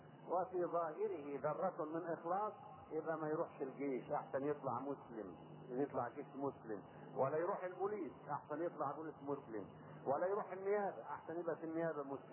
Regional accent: Egypt; يعني هات أي شعب من الشعوب عندنا في مصر أو في أي بلد ثاني

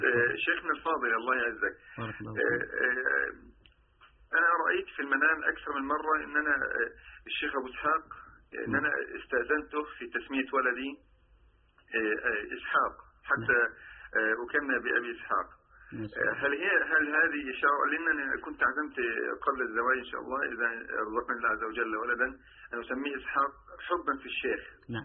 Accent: Egypt; إن شاء الله ما ينزل مصر بإذن الله أنا مصري لما ينزل مصر إن شاء الله نلتقي

